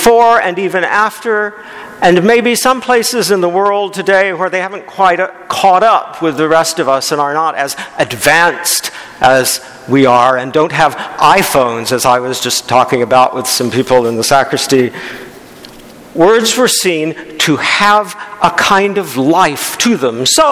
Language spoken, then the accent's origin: English; Topeka, Kansas, United States; Let us say that you are growing up in Topeka, Kansas, as I was